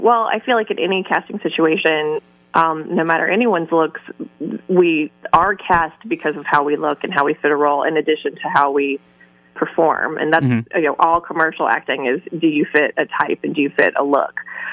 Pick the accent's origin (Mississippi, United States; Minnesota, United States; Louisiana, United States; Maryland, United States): Mississippi, United States; I'm from the South, I'm from Mississippi, and whenever I'm home, that sort of behavior is a lot stronger than when I'm up here.